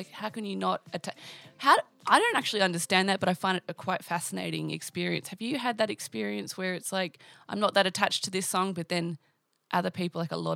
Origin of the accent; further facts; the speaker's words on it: Melbourne, Victoria, Australia; now in Brisbane, Australia; if you're ever in the Gold Coast or Brisbane, that's where I'm based, but I grew up in Melbourne.